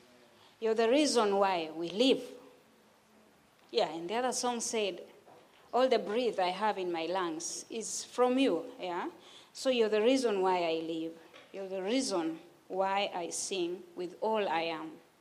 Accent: Kenya; I come from Kenya, and I'm happy to be here this afternoon.

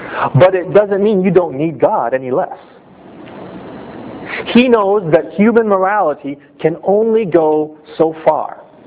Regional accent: United States; now in Japan; the Japanese culture, in some ways, has better morals than where I grew up in America.

